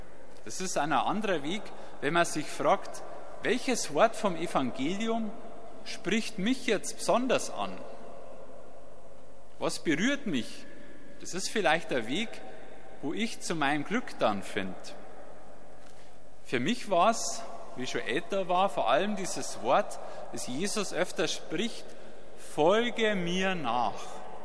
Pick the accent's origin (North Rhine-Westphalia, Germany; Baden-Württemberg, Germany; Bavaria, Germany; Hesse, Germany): Bavaria, Germany; Ich komme ja so aus dem Landkreis Landshut, aus Niederbayern.